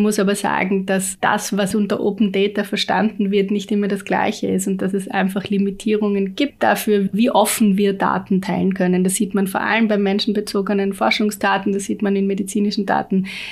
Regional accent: Vienna, Austria; Ich bin in Wien aufgewachsen, habe hier gewohnt, habe gearbeitet und meine eigene Wohnung gehabt und bin dann plötzlich für meinen Master habe ich ein Jahr auf einer Campus-Uni gewohnt und dann eben in London.

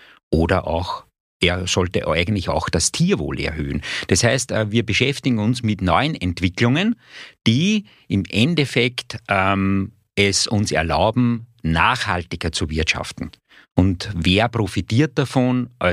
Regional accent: Wieselburg, Lower Austria, Austria; bin gebürtiger Wieselburger auch. Ich bin also in Krügling, Ortsteil Weinzierl, bei Wieselburg, Wieselburg Land halt, sogar geboren und am elterlichen Betrieb, landwirtschaftlichen Betrieb aufgewachsen, genau. Habe dann in meiner Ausbildung das Francisco Josephinum absolviert.

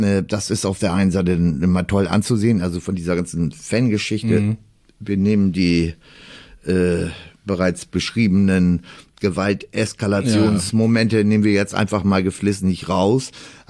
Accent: Northern Germany, Germany; Kann doch nicht sein, sind wir Norddeutsche.

